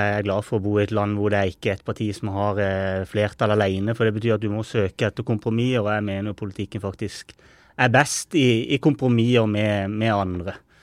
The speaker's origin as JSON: {"language": "Norwegian", "region": "Agder", "country": "Norway", "said": "det er det også Agder fylke har forpliktet seg til, der jeg kommer fra og der jeg sitter nå."}